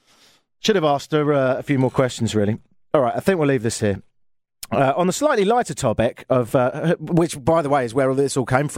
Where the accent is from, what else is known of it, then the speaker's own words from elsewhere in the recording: Brighton, South East England, United Kingdom; if you fancy moving to my hometown of Brighton